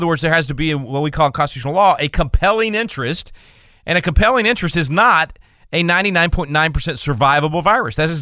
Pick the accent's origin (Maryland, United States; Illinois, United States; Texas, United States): Texas, United States; It's hard for me as a Texan. But, you know, James, Oklahoma is just North Texas as far as we're concerned down here in Texas.